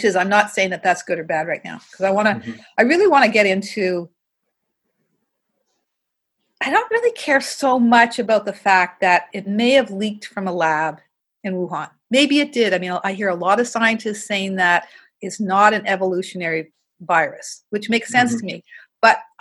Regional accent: Montreal, Quebec, Canada; Because in Vancouver has had a very different presentation and death rate than, say, Montreal, my hometown.

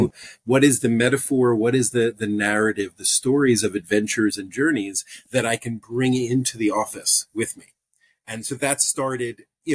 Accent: New York, United States; now in Vermont, United States; I'm living in Vermont. I came from New York originally. I was in the suburbs of New York City. And from about 13, I used to say, I'm going to live in Vermont.

